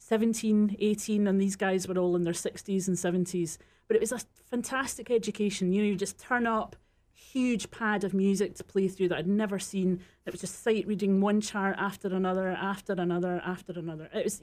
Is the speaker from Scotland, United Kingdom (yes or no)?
yes; Glasgow, Scotland, United Kingdom; At that time in Glasgow, where I grew up in Scotland